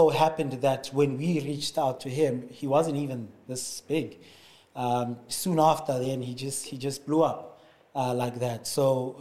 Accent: Tembisa, Gauteng, South Africa; And what basically made it a full circle moment for us is to find out that he's also from Tembisa. I'm from Tembisa. So the brand was incepted, I guess, in Tembisa, you know.

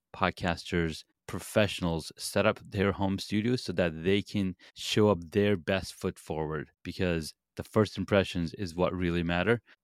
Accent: Saudi Arabia; And then growing up in Saudi Arabia, we only had two television channels.

